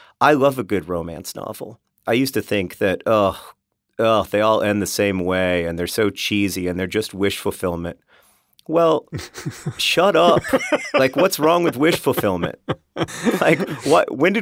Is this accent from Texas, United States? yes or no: no; Alabama, United States; I grew up in Alabama, for context.